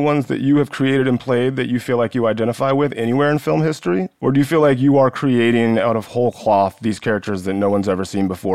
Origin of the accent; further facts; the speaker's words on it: Georgia, United States; I grew up in West Central Georgia. I was a black kid.